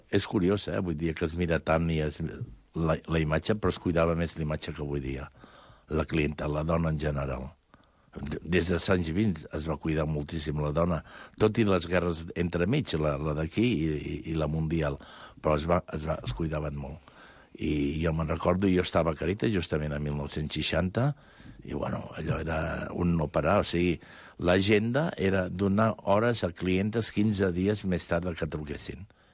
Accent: Barcelona, Catalonia, Spain; born there; A Barcelona, un 7 de setembre.

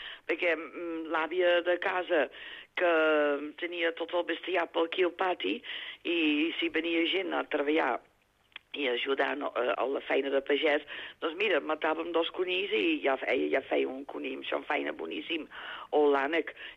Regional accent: Netherlands; Catalan is a second language; moved away as an adult; now in Spain; jo sóc d'Holanda

